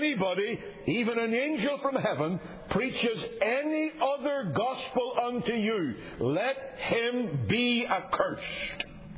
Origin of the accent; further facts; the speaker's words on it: Ireland; Now, I know I'm Irish.